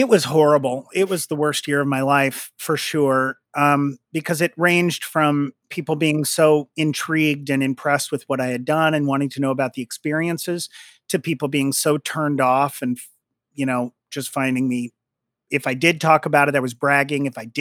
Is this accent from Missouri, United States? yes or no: yes; Trenton, Missouri, United States; You don't see anybody that you don't know there, you know?